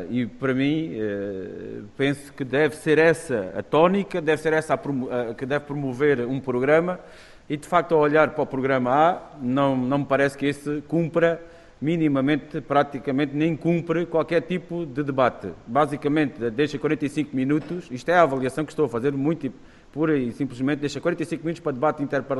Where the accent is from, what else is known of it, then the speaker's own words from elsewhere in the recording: Alentejo, Portugal; e eu sou alentejano